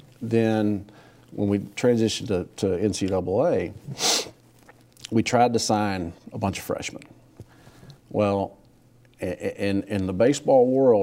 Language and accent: English; Houston, Texas, United States; Well, I'm from Houston. I went to, on the north side at Aldine High School. Grew up there and graduated Aldine, went to Oklahoma, junior college in Oklahoma.